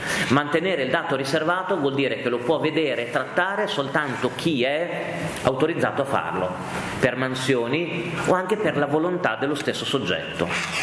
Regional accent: Emilia-Romagna, Italy; now in Milan, Italy; Io quando arrivai a Milano 15 anni fa, io vengo dall'Emilia Romagna, sono di un piccolo paese tra Modena e Bologna

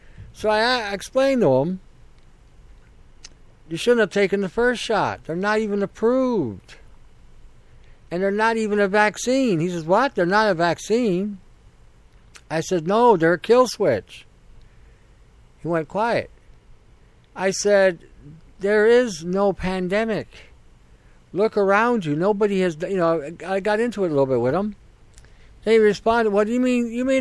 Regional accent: Canada; because I'm living in Canada and I am Canadian

